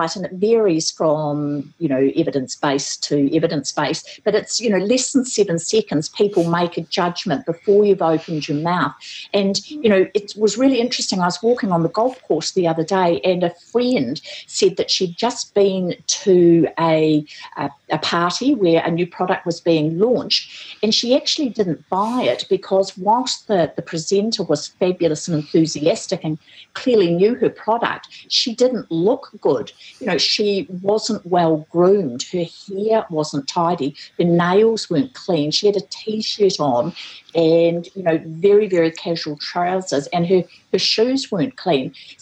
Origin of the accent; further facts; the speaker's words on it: New Zealand; Well, I'm from New Zealand originally, and farming background.